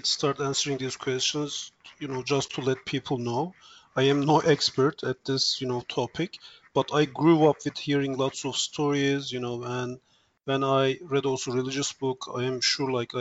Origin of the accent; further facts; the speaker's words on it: Turkey; English is a second language; And I'm originally from Turkey. That's all.